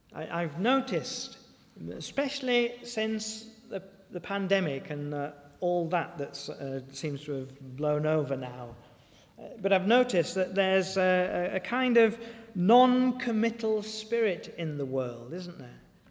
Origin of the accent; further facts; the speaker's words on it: United Kingdom; And we're British, we're polite, we don't like to talk about these things.